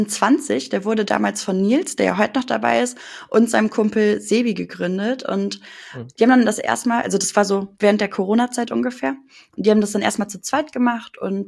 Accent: Leverkusen, North Rhine-Westphalia, Germany; Ich bin 26 Jahre alt und ich komme tatsächlich aus Leverkusen. Uns gibt es. bin sogar gebürtige Leverkusenerin, also bin mein ganzes Leben hier

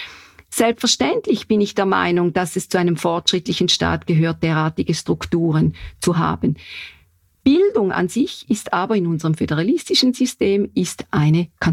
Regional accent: St. Gallen, Switzerland; oder auch wo ich herkomme in St. Gallen

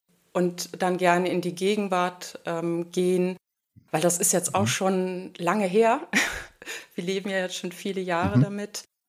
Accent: France; Also ich bin auch Französin

